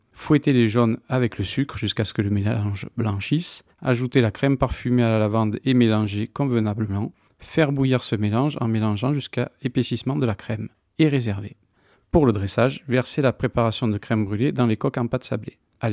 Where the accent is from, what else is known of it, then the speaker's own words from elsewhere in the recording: Provence-Alpes-Côte d'Azur, France; Début août, chez nous, en Provence, c'est le mois de la lavande.